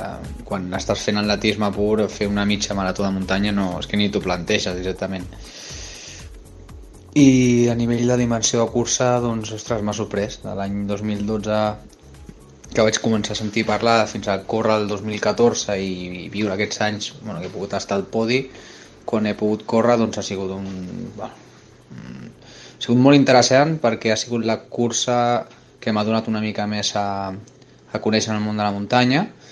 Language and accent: Catalan; Montcada i Reixac, Catalonia, Spain; now in Mataró, Spain; tinc 35 anys i sóc de Mataró. Tot i que sóc natural de Montcada i Reixac, ara mateix estic vivint feliçment casat i vivint aquí a Mataró, ja porto uns anyets, però bueno, em considero un montcadenc, sóc del Vallès.